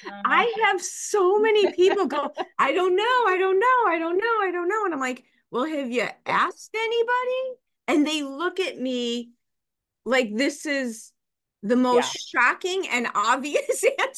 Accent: Chicago, Illinois, United States; I grew up in Chicago and we have this amazing, amazing Museum of Science and Industry here.

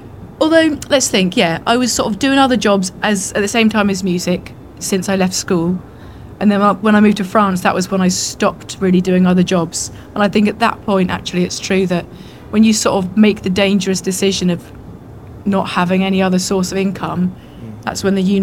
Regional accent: Winchester, South East England, United Kingdom; now in London, United Kingdom; No, I mean, I grew up in Winchester.

